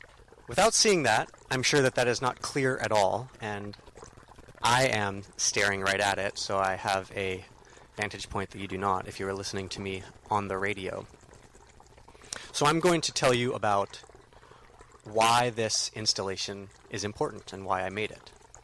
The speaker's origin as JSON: {"language": "English", "town": "Oakland", "region": "California", "country": "United States", "said": "I'm an artist from Oakland, California"}